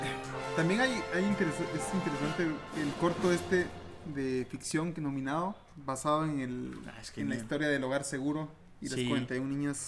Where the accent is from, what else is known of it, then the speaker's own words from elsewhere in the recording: Guatemala; Eso lo ve uno como guatemalteco, pero fuera de Guatemala.